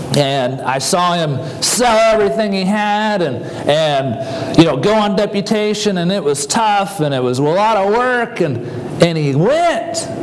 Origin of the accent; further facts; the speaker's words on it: Nebraska, United States; also born or lived in Iowa; I grew up, I was born in Iowa, raised in Nebraska